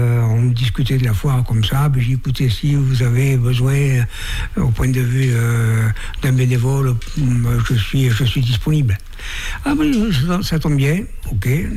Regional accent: Nouvelle-Aquitaine, France; accent: Périgord; now in Chalon, France; Alors, je suis chalandais depuis 35 ans. Ouais, et j'ai pas perdu mon accent du Périgord.

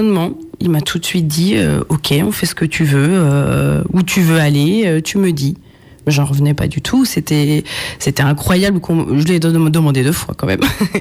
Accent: Challans, Pays de la Loire, France; j'ai grandi à Challans et je suis contente.

